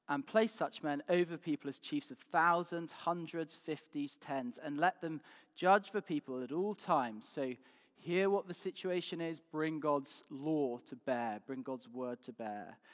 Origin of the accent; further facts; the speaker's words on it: Yorkshire and the Humber, United Kingdom; I am a Yorkshireman, and I suspect I'm inclined to be a bit stingy